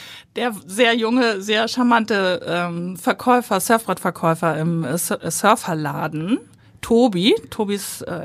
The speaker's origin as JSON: {"language": "German", "region": "Hamburg", "country": "Germany", "tie": "born or raised there", "said": "Also Blankenese ist ja auch nicht, wo ich aufgewachsen bin, ist ja auch nicht richtig Stadt."}